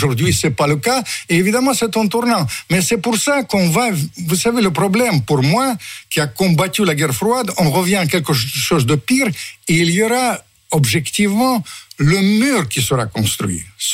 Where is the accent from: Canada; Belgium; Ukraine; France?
Ukraine; Vous savez, la solidarité, je suis le premier parce que je suis ukrainien.